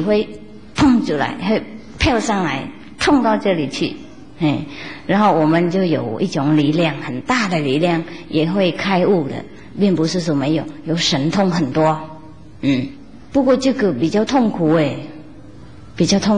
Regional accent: Vietnam; Chinese is a second language; 我们越南你知道啊，倒过来也不错

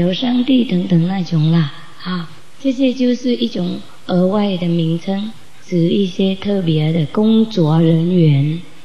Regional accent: China; 我们中国人说皇天不负苦心

